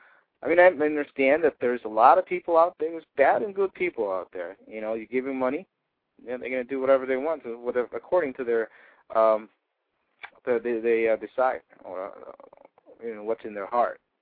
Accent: Wisconsin, United States; let's go to Wisconsin, because we're from Wisconsin, you know.

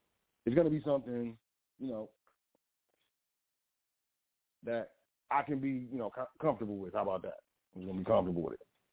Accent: Netherlands; I'm from the Netherlands. I can't even say it. The Netherlands. I'm from the Netherlands.

